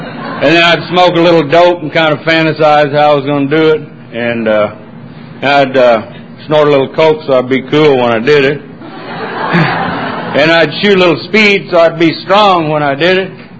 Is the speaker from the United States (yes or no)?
yes; Texas, United States; born there; I was born in Texas, and that's not reason enough to be an alcoholic.